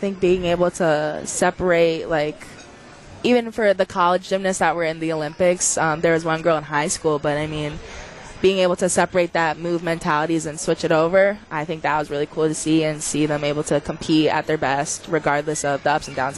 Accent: Toronto, Ontario, Canada; I'm from Toronto, Canada. I'm a sophomore, and I was a gymnast growing up.

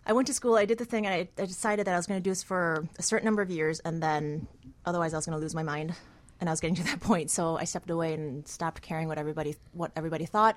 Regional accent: Wheeling, Illinois, United States; I'm from Wheeling.

